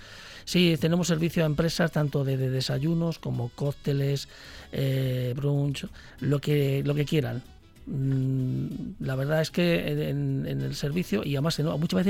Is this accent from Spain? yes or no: yes; Castile, Spain; pero también pues tengo toques de actualidad, toques modernos, toques de mi tierra, castellano, no lo puedo dejar de decir.